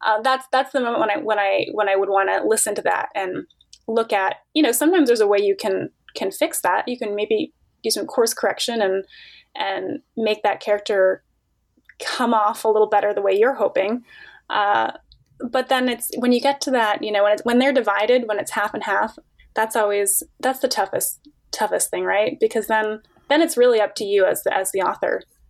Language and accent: English; Canada; now in United States; I'm Canadian and I'm American now. I'm a dual citizen, but I'm originally from Canada, and I am able to get home, you know, to do events in Ontario fairly regularly